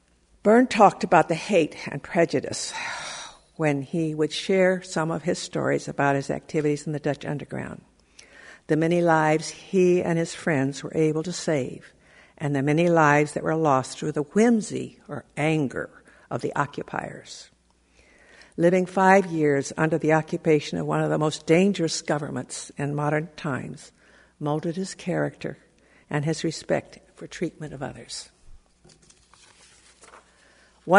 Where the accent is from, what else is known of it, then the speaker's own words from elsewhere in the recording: Mexico; Growing up in Mexico, the people were warm and caring, deeply religious, and mostly very poor.